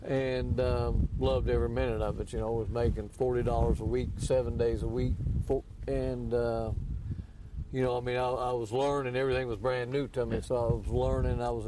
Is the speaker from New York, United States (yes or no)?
no; Lexington, Kentucky, United States; Well, my family wasn't involved in it at all, but we were from, you know, I grew up in Lexington, Kentucky.